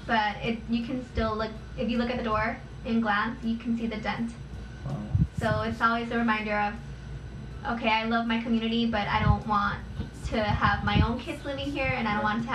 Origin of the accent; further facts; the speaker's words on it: Inglewood, California, United States; I grew up in Inglewood, so specifically in Lenox. My community can be seen as a poverty community